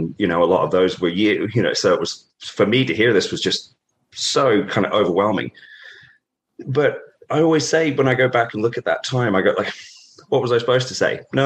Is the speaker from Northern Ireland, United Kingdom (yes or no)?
no; East of England, United Kingdom; I grew up in Norfolk, on the East Anglia in England. So if you look at a map of England, there's a little round bit on the East Coast that kind of juts out. That's where I was born and raised.